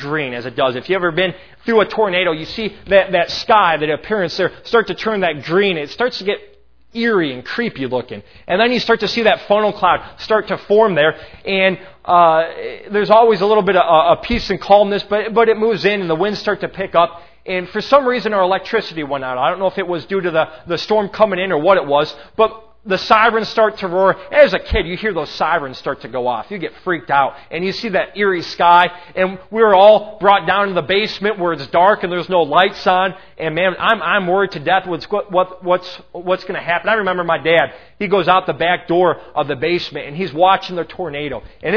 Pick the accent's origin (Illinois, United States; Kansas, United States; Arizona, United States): Illinois, United States; Lemont; I grew up in Lamont, Illinois, a little bit outside of Chicago there.